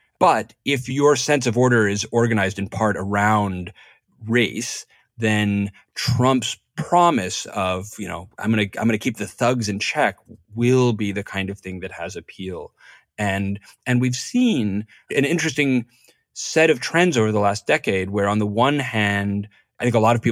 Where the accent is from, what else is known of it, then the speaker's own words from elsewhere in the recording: New York, United States; I grew up in New York in the 70s and 80s. The homicide rate was five times as high in New York when I was growing up, right?